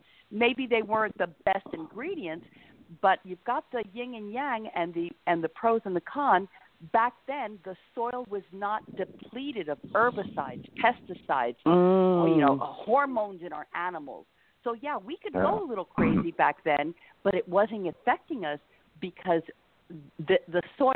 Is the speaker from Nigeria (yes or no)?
no; Puerto Rico; I'm from Puerto Rico, so my diet was all sugar, everything fried, meat.